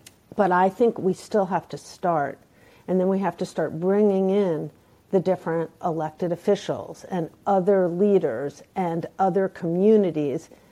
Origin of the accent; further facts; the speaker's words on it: Brooklyn, New York, United States; You know, I'm from Brooklyn, you know, I don't have chickens, but I bet you other people around Brooklyn have chickens.